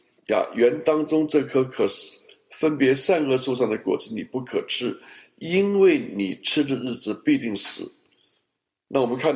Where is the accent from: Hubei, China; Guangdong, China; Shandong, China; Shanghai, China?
Guangdong, China; Guangzhou; 那我是从小在广州长大的，我又是北方人，所以我的国语和广东话都是 OK 的。